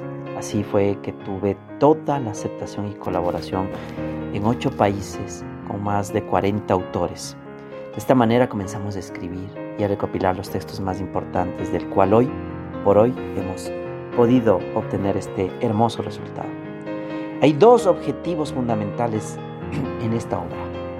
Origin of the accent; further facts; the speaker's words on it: Ecuador; en Latinoamérica y en mi país, Ecuador